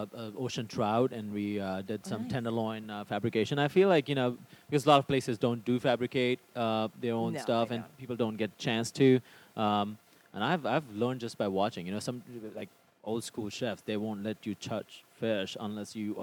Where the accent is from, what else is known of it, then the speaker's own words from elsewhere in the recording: India; growing up in India, I mean, butcher shops actually, you have live chicken